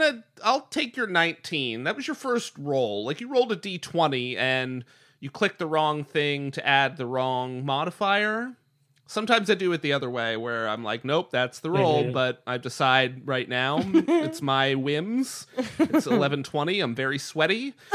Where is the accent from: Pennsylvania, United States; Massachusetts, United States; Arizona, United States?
Pennsylvania, United States; Bedford; I grew up in Bedford, Pennsylvania.